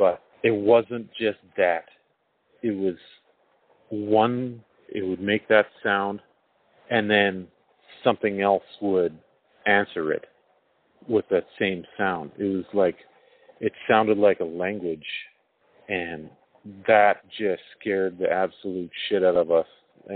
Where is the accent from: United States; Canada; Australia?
Canada; Alberta; I'm from Alberta, Canada.